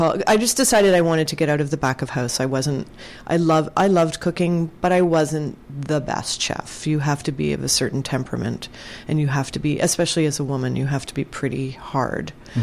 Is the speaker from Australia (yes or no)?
no; England, United Kingdom; born there; I was born in England.